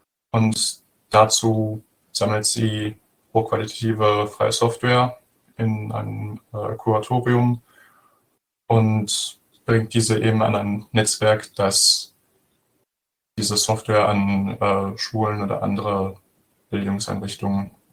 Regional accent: Germany; ich bin 17 Jahre alt und ich komme aus Deutschland

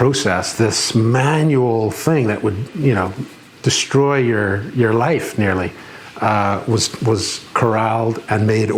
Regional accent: Seattle, Washington, United States; moved away as an adult; now in Northern Ireland; I'm from Seattle. Well, yeah, I was brought up in Seattle. My mother was from Northern Ireland.

